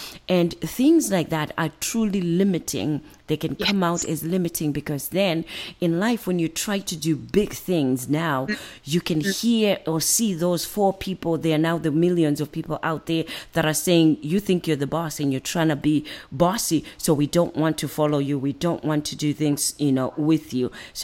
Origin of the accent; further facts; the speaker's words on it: Zimbabwe; I grew up in Zimbabwe, in Africa.